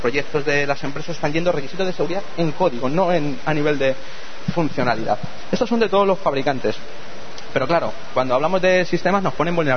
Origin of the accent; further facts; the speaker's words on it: Móstoles, Community of Madrid, Spain; Yo soy de Móstoles, de la Empanadilla, estudié en Vallecas, en la Politécnica